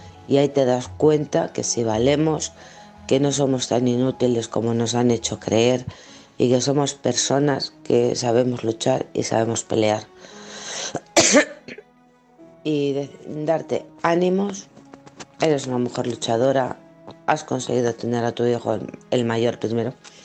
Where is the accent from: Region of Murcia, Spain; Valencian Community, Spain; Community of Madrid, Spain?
Community of Madrid, Spain; Alcorcón; del Alcorcón.